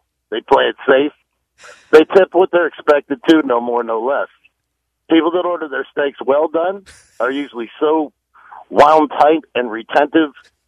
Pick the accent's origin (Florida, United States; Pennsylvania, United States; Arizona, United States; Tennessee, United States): Pennsylvania, United States; Pittsburgh; now in Houston, United States; I'm from Pittsburgh. I'm a Steelers fan, but we had no basketball, and I moved here in 92.